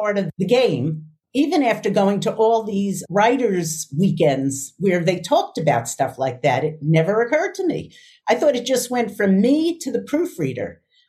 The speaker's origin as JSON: {"language": "English", "region": "New York", "country": "United States", "tie": "born or raised there", "said": "You know, I grew up in New York, so I've been to that library my whole life."}